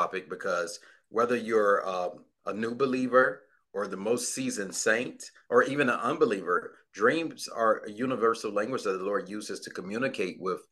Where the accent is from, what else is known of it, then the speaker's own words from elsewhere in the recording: Virginia, United States; now in Atlanta, United States; So I'm from Virginia. I live in Atlanta. We've been here for about 3 years.